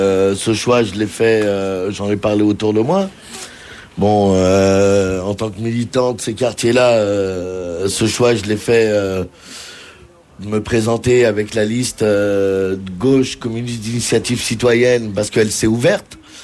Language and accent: French; Nanterre, Île-de-France, France; je suis né à Nanterre, j'ai grandi à Nanterre.